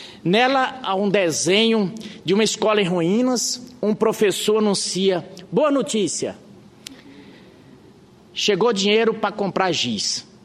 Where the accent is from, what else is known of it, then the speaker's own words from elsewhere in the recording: Caicó, Rio Grande do Norte, Brazil; Eu venho de família de nordestinos, como disse agora há pouco a senadora Fátima, venho lá de Caicó.